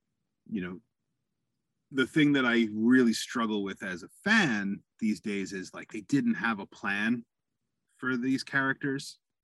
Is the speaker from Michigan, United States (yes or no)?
no; New York, United States; And as a New Yorker, you know, you hear his, you know, whenever he's excited